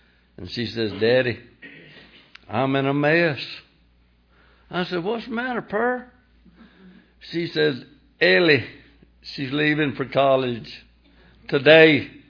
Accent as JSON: {"language": "English", "town": "Graham", "region": "Georgia", "country": "United States", "tie": "born or raised there", "said": "I'm from Graham, Georgia. That's between Hazelhurst and Baxley in South Georgia. I was raised about so far back in the sticks until they pumped sunshine in."}